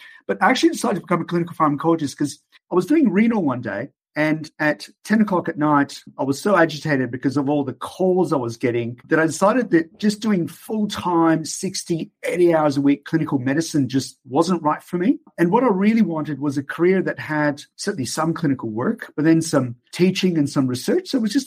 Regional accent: Iran; moved away; growing up in Iran all those years ago

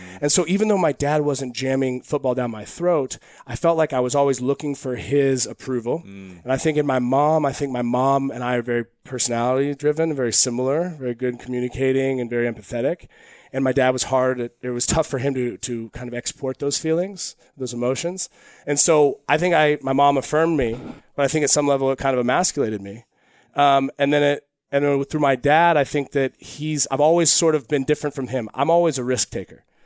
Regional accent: Eugene, Oregon, United States; I grew up in Eugene, Oregon.

